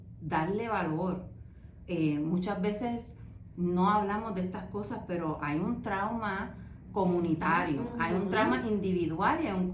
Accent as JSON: {"language": "Spanish", "town": "Humacao", "country": "Puerto Rico", "tie": "born or raised there", "moved": "as an adult", "lives_now": "United States", "said": "yo llego a este país de Puerto Rico, soy boricua. Del lado este de Humacao, por allá, mi barrio Mariana"}